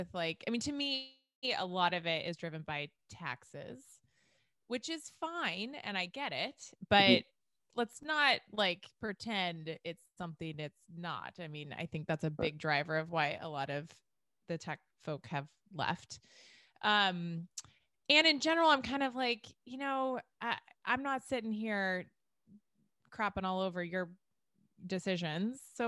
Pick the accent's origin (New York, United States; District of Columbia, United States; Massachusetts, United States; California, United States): California, United States; Los Altos; And I remember I grew up in Los Altos.